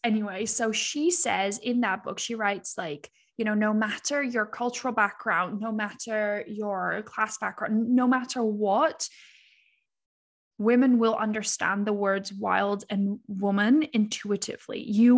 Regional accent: Netherlands; English is a second language; I'm from the Netherlands, we're Calvinists

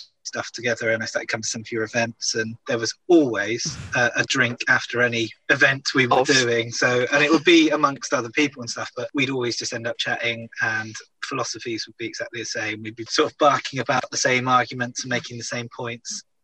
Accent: Wells, South West England, United Kingdom; now in Nottingham, United Kingdom; And so I grew up in Wells in Somerset in the West Country, about a stone's throw from Glastonbury Festival and things.

